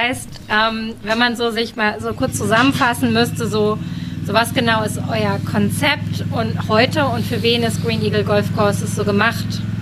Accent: Berlin, Germany; Wir kommen ja aus Berlin.

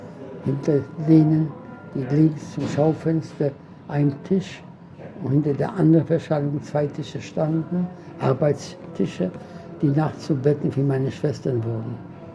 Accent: Łódź, Łódź Voivodeship, Poland; born there; hat eine kleine Wäscherei aufgemacht im Zentrum der Stadt Lodz, meine Geburtsstadt.

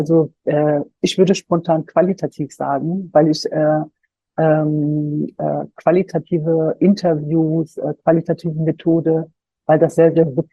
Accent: Solingen, North Rhine-Westphalia, Germany; ich bin selber Solingerin. Ich bin gebürtige Solingerin und ich war damals 19 Jahre alt, als der Brandanschlag verübt wurde.

